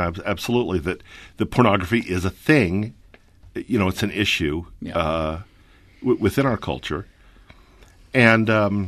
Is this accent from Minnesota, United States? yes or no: no; Indiana, United States; I'm from Indiana, so most of my friends growing up were not LDS